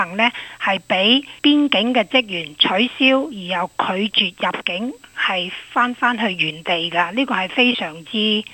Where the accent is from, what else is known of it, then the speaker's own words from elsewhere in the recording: China; 呢啲都係我哋中國人應節嘅食品嘅